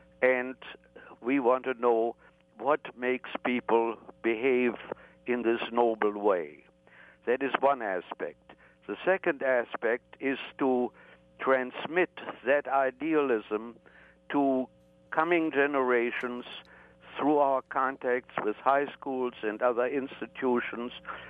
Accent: Hildesheim, Lower Saxony, Germany; I got permission to visit my hometown, Hildesheim, near Hanover, because permission was needed.

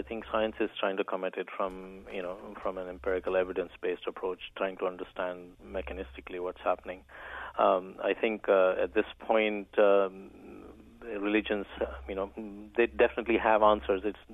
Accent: India; Yeah, I grew up in India

